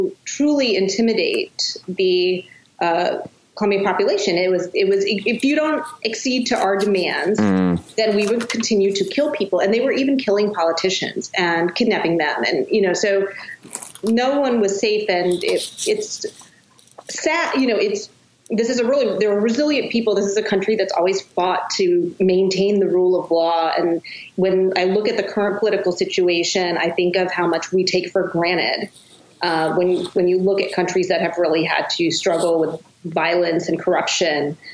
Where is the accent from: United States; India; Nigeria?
India; when I would tell them that I'm Indian, they were completely fascinated